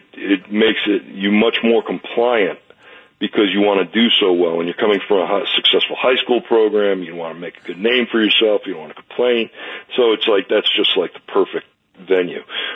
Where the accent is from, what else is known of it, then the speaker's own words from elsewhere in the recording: New Jersey, United States; I grew up in New Jersey